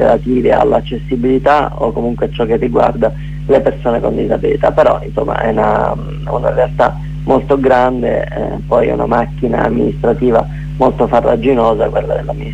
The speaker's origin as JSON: {"language": "Italian", "town": "Vittoria", "region": "Sicily", "country": "Italy", "said": "Io provengo da Vittoria, una cittadina della provincia di Ragusa, dove veramente è quasi impossibile per una persona con disabilità vivere il quotidiano."}